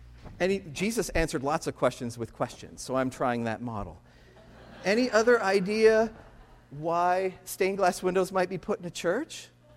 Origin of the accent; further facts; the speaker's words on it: Illinois, United States; I come from Illinois, so I can say that.